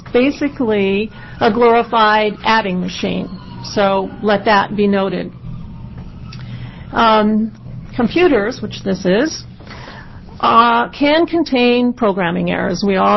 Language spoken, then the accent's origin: English; Portland, Oregon, United States; I'm from Portland. I'm a real estate broker.